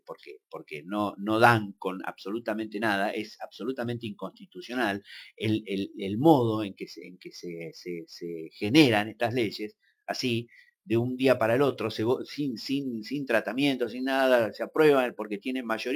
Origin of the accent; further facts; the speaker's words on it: Argentina; yo como argentino, me cuento entre los que van a hablar